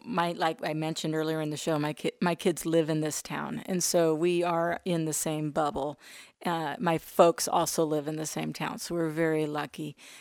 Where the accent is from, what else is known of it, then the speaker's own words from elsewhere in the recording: Idaho, United States; Yeah, I mean, we're fine. We're from Idaho.